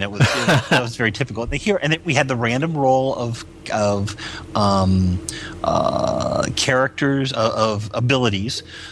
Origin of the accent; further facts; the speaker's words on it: Pittsburgh, Pennsylvania, United States; And, I took it back to my Pittsburgh crew. I'm originally from Pittsburgh.